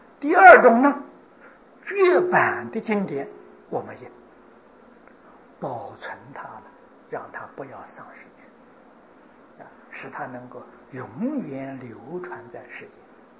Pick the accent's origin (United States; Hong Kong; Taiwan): Taiwan; 现在我们台湾人的富裕啊，在全世界人都知道啊。